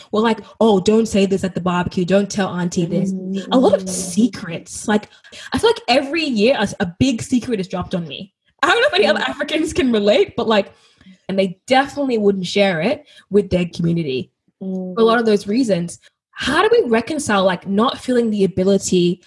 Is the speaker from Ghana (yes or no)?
yes; Ghana; I'm Ghanaian. It's probably very similar to you in many ways in terms of being Ethiopian